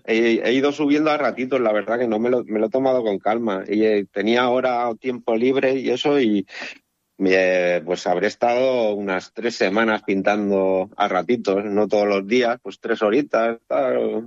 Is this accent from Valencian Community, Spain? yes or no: yes; Benidorm, Valencian Community, Spain; No, yo soy de Benidorm.